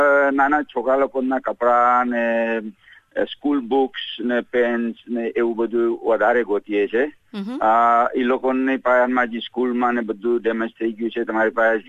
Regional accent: Fiji; હું ફિજીનો છું

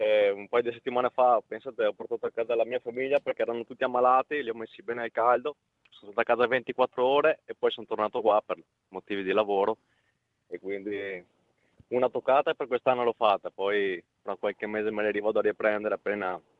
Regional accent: Veneto, Italy; Sì, nel Veneto.

